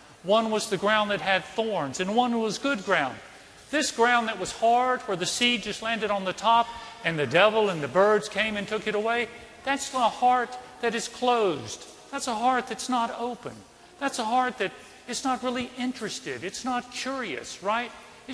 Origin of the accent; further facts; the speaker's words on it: Scotland, United Kingdom; I'm Scottish, and the idea of gambling just runs contrary to my Scottish nature.